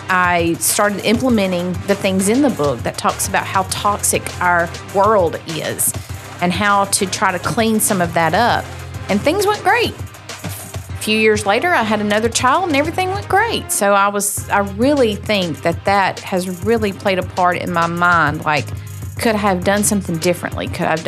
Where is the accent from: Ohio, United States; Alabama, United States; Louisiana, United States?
Alabama, United States; Weogufka; Well, I was born and raised in Coosa County. I'm from Wagufka, Alabama. So been there just about my whole entire life.